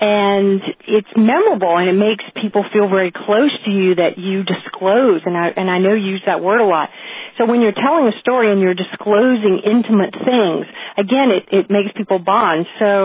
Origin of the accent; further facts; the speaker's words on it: Virginia Beach, Virginia, United States; And just recently, I emceed something here in my hometown in Virginia Beach